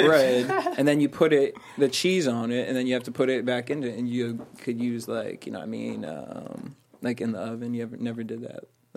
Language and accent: English; East Coast, United States; I'm from the East Coast, and you're from Detroit.